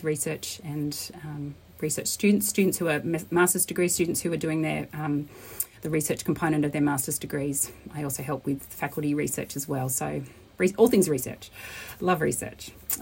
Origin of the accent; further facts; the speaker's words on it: Hobart, Tasmania, Australia; I'm from Hobart. I live in Hobart, Litruana, and my family here.